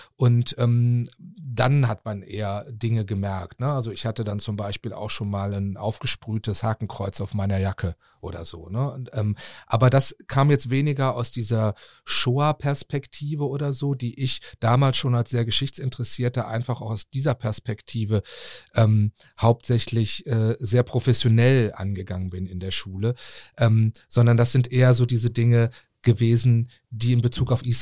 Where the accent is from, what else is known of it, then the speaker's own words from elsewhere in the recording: Cologne, North Rhine-Westphalia, Germany; born there; kleinen Fischerdorf am Rhein geboren, nämlich in Porz. Und da gibt es dann schon für den einen oder anderen das Problem. Da darf ich schon nicht mehr sagen, ich bin in Köln geboren, ganz genau.